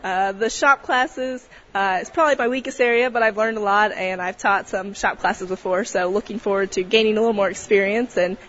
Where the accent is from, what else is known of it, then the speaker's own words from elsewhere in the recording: Jerseyville, Illinois, United States; So I grew up in the Jerseyville area. I actually went to Southwestern High School.